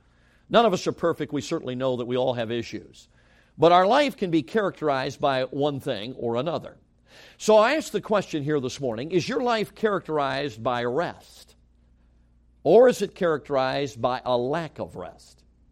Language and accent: English; Chicago, Illinois, United States; I grew up in Chicago.